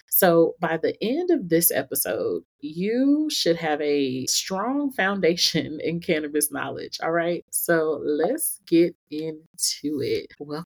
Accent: Atlanta, Georgia, United States; now in Denver, United States; So I recently moved to Denver, Colorado, and I'm a Southern woman. I'm originally from Atlanta.

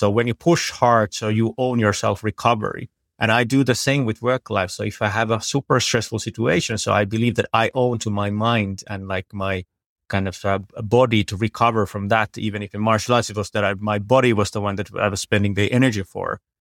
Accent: Finland; So I was born and raised in Finland. My father is from Sri Lanka, so I was kind of the odd one out and started to train martial arts as a young kid there.

